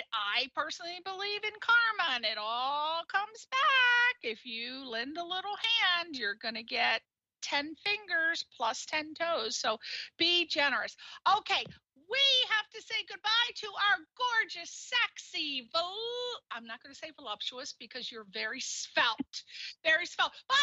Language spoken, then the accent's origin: English; East Coast, United States; I know when I first came here, I was very shocked because I'm from the East Coast and very generous.